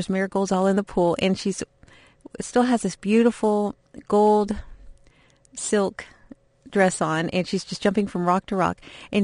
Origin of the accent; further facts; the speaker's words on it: Laos; the problem of unexploded ordnance in my home country of Laos.